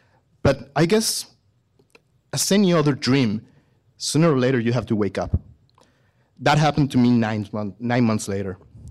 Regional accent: Mexico; English is a second language; moved away as an adult; now in Canada; I am a veterinarian from Mexico. I studied there.

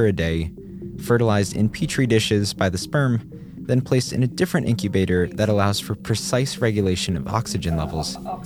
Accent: California, United States; Despite being a Californian myself, I was anxious to get indoors.

